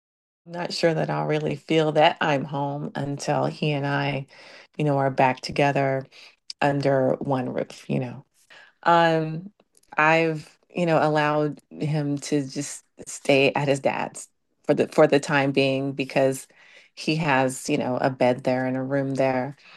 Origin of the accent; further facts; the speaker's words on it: California, United States; now in Altadena, United States; I am not from Altadena. I'm from Northern California, but I've lived in Altadena since 1997.